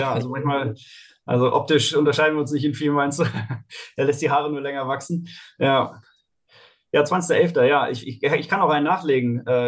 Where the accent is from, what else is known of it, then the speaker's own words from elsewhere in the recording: Heidelberg, Baden-Württemberg, Germany; Also groß geworden bin ich in Heidelberg.